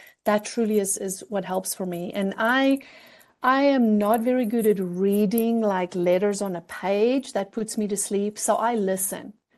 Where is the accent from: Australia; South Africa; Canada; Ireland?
South Africa; now in United States; I'm thinking about me as originally a South African. By the way, yesterday I celebrated my 1 year of being a USA citizen